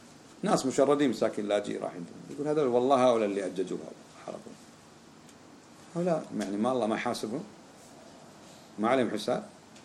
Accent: Kuwait; جربناه احنا في بلدنا الكويت لما احتلت العراق الكويت

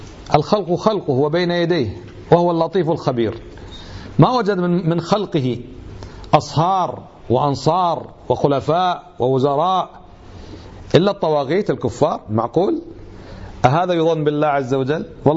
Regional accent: Kuwait; يقال عنه كيت وكيت وكيت

